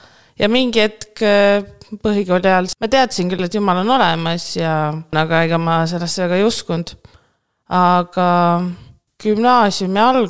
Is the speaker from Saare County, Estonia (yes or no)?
no; Hiiu County, Estonia; ja olen põline hiidlane , isa on hiidlane , ema Tallinnast